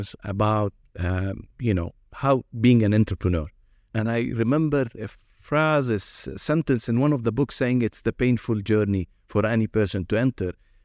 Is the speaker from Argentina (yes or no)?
no; Jordan; because I was raised here in Jordan, and I want someone to understand my pain.